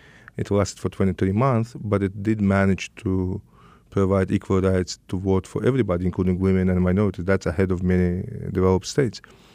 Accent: Azerbaijan; We come from the Caucasus. Azerbaijan is the largest country in the Caucasus, most populous country in the Caucasus.

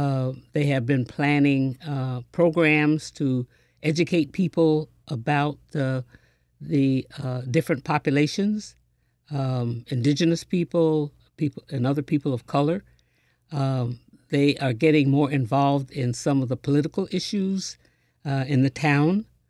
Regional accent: New York, United States; Because when I grew up in the Adirondacks, we were left out of all social events.

